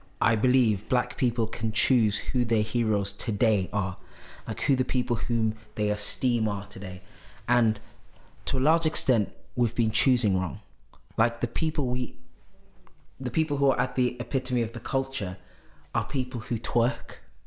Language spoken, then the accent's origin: English; South Africa; being South African Sotho